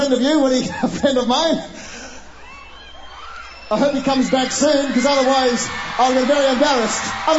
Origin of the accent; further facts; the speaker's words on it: Australia; we're from Australia.